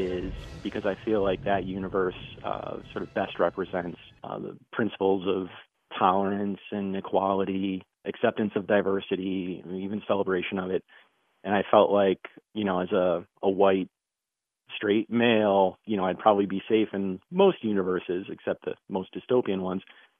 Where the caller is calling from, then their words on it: Fuquay-Varina, North Carolina, United States; I'm calling from Fuquay Varina in North Carolina.